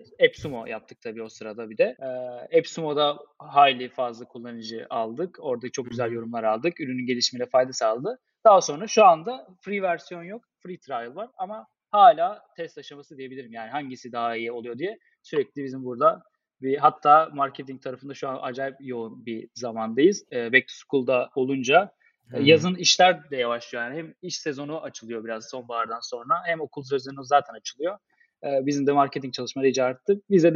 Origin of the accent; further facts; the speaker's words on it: İzmir, Turkey; İzmirliyim.